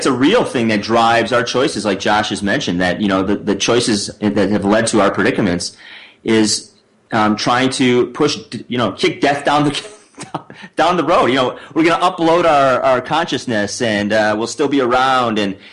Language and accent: English; Milwaukee, Wisconsin, United States; I live in a yurt now, and I'm from Wisconsin. I grew up in Milwaukee.